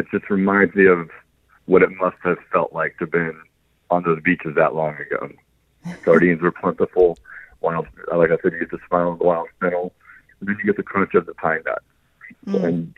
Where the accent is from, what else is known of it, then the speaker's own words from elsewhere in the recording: Georgia, United States; now in New York, United States; I was born and raised in Georgia. I moved to New York, started learning to cook Italian food.